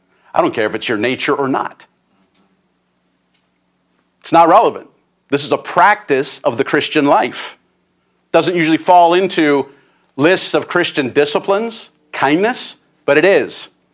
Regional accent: Pittsburgh, Pennsylvania, United States; I'm from Pittsburgh.

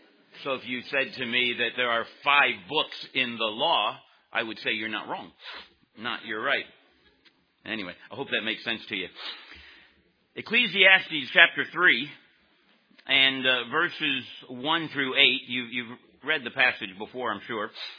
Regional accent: Hollywood, Florida, United States; also born or lived in Miami, United States; I'm from Florida, born in Miami, Florida. Moved to Hollywood, Florida when I was just young.

